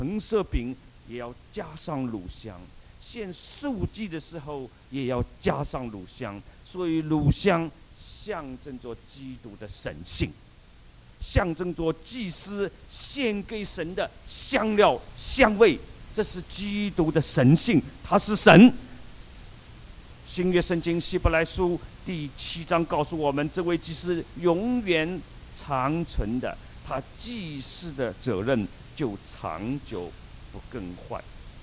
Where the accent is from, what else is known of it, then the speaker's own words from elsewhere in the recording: China; 我们中国人呢有句话：“千里送红鹅毛，礼轻情意重。”